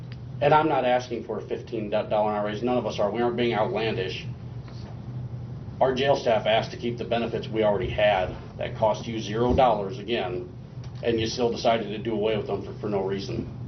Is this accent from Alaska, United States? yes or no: no; Emerson, Nebraska, United States; No, I'm from Emerson.